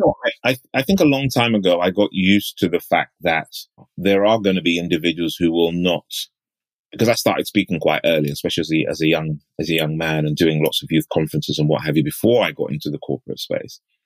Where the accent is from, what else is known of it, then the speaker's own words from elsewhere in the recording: United Kingdom; there are some times where I will use self-deprecating humor around being British, being black, and what have you